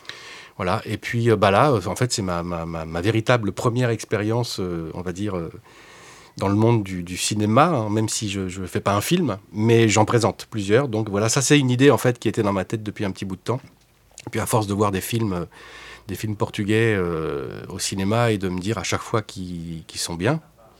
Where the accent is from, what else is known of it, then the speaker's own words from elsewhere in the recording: France; born there; je suis d'origine portugaise. Je suis né en France, mais je suis de parents portugais, donc j'ai toujours eu cette double culture en moi.